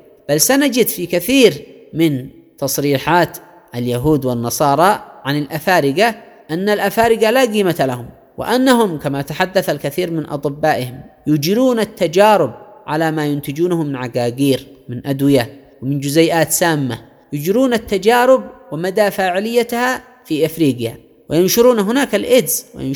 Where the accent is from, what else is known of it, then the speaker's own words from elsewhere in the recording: Yemen; وعلى مستوى بلدنا اليمن